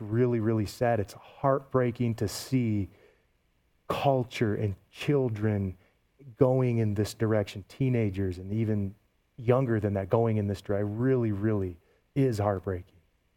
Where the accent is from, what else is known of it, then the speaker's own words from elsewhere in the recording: Great Lakes, United States; I'm from the Great Lakes, okay? So here's why. If you stand on Lake Michigan, I grew up 20 minutes from Lake Michigan.